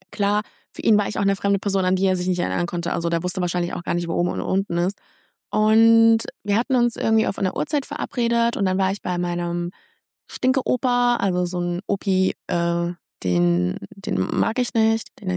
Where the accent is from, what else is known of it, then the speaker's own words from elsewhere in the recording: Germany; ich bin in Deutschland aufgewachsen